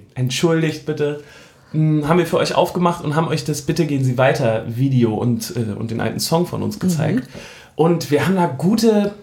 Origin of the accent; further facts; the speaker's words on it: Hamburg, Germany; So als Hamburger, da findet man Berlin erstmal nicht so gut, weil man so denkt, ja, man kommt ja selber aus einer großen Stadt